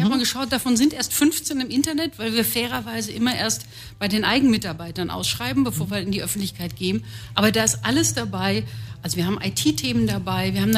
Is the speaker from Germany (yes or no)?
yes; North Rhine-Westphalia, Germany; Ich bin im Ruhrgebiet groß geworden